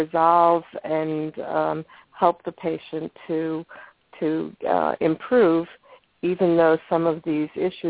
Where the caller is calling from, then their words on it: New Jersey, United States; I'm calling from New Jersey.